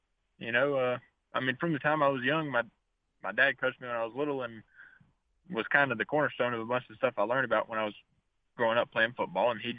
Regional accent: Knoxville, Tennessee, United States; I'm from Knoxville, and Air Force Academy is in over in Colorado Springs

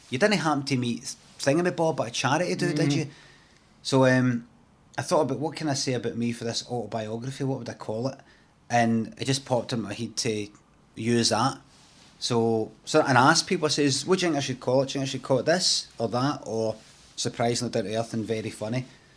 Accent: Carnwadric, Scotland, United Kingdom; If you want to see Carnwadrick, you can Google it. I grew up on Stana Lane Street.

